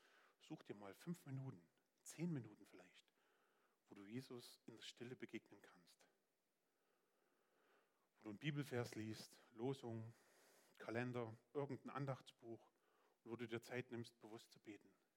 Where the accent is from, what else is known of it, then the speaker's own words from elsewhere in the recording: Saxony, Germany; now in Gera, Germany; In meiner Provinz Sachsen, wo ich herkomme, das war schön. Das war völlig ausreichend. Da waren Wälder und Städte und das war einfach schön.